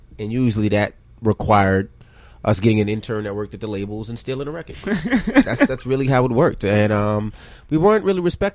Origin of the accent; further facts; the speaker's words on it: Queens Village, New York, United States; I'm from Queens Village, Murdoch and Springfield.